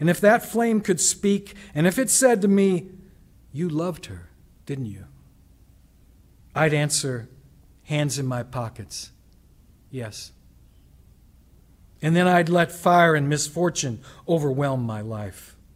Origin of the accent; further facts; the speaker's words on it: St. Louis, Missouri, United States; he was talking about the city of St. Louis. And I actually did dare to say to him, "This is my hometown.